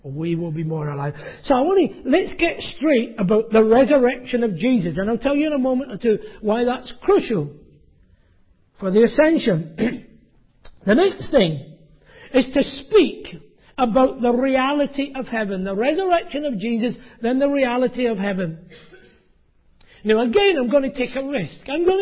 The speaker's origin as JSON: {"language": "English", "region": "Scotland", "country": "United Kingdom", "accent": "Scottish", "said": "or perhaps it was my Scottish accent"}